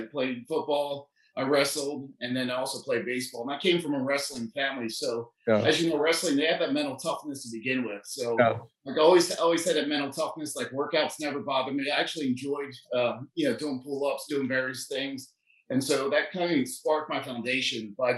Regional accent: New Jersey, United States; I went to high school and I grew up in New Jersey and it was a middle class area

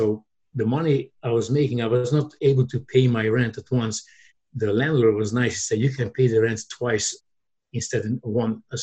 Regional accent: Romania; English is a second language; moved away; when I came out legally from Romania, I was in Akron, Ohio, and I was working at the Hungarian nursing home because I speak Hungarian.

